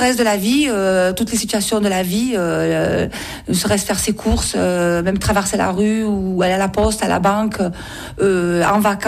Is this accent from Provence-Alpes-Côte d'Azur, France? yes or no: yes; Marseille, Provence-Alpes-Côte d'Azur, France; accent: Marseille; now in Saint-Maximin, France; je suis née à Marseille. J'ai toujours vécu à Marseille. Et après, je suis montée dans le Var, à Saint-Maximin. Donc, ça fait à peu près 16 ans que je suis dans le Var. Et j'ai pris un peu l'accent marseillais, mélangé à l'accent d'Aubagne et l'accent du Var.